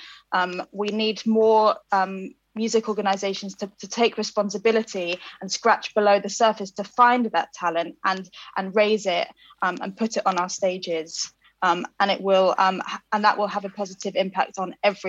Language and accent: English; Norwich, East of England, United Kingdom; I grew up in Norwich, which is very disconnected from the traditional music industry.